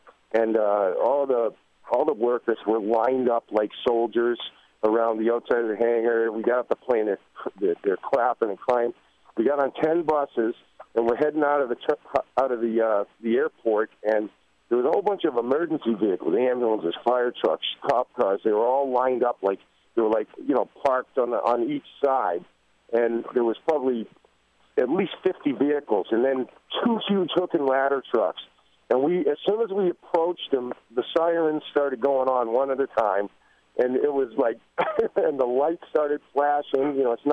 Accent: Boston, Massachusetts, United States; You know, I'm from Boston, and I'm a Red Sox guy.

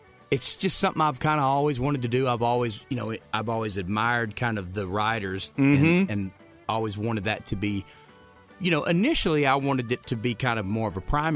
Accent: Alabama, United States; even growing up in Alabama

